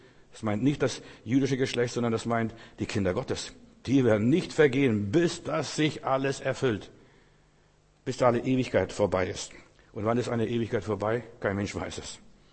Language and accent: German; Klaipėda County, Lithuania; bei uns nach dem Krieg, wo ich groß geworden bin in Memeland, da gab es so viel Trümmer